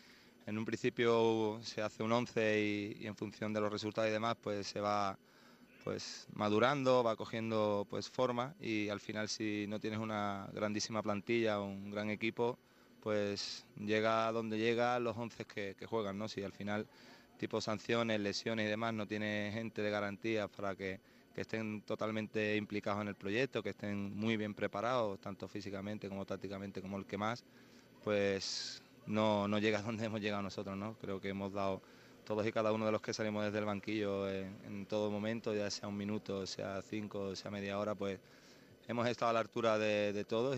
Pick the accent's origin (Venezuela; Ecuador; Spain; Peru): Spain; Chiclana de la Frontera, Andalusia; Soy de Chiclana.